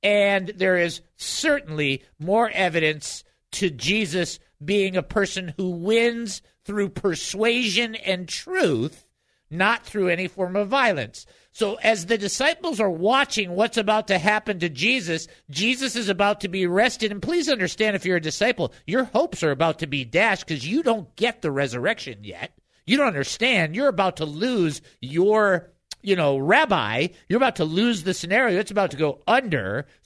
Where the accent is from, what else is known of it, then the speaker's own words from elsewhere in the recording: Detroit, Michigan, United States; now in San Diego, United States; I was born and raised in Detroit.